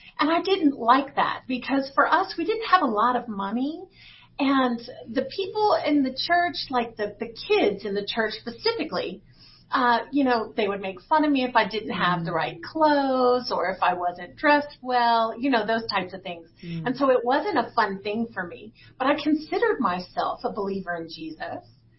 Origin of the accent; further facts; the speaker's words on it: Nashville, Tennessee, United States; I grew up in Nashville, Tennessee. And so we call that the Bible Belt, right?